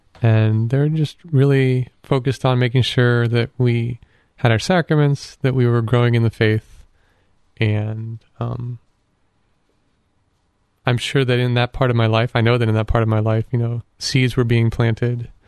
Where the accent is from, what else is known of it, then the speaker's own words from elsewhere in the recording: Massillon, Ohio, United States; So I'm from Massillon, Ohio, from a family of three boys with my parents.